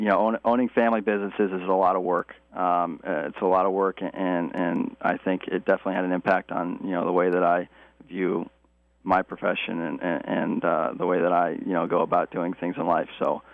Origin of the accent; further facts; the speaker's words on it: Chapel Hill, North Carolina, United States; I grew up in Chapel Hill, and any week in the Carolinas is a good week.